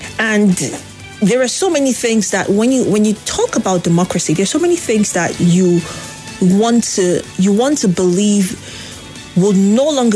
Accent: Nigeria; I come from Nigeria. We are a democratic nation.

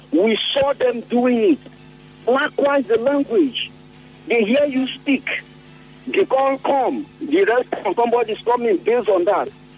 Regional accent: Bayelsa, Nigeria; I'm from Bayelsa.

